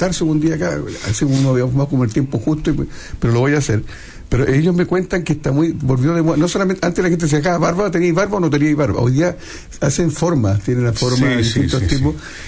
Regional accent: Valparaíso, Chile; Yo soy de la quinta región, sí, señor.

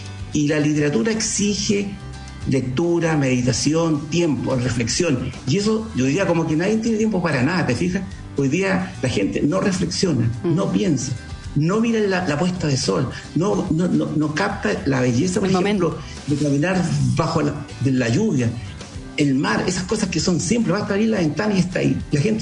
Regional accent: Chile; nosotros somos chilenos

